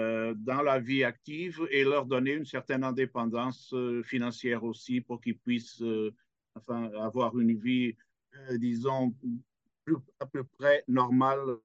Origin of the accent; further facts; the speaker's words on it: Portugal; French is a second language; je suis vraiment touché en tant que Portugais.